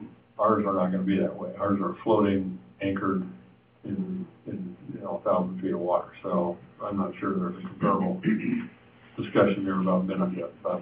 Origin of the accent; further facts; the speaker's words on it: West Coast, United States; I can also tell you, I'm sure glad I'm from the West Coast, because that is an absolutely incredible mess back east.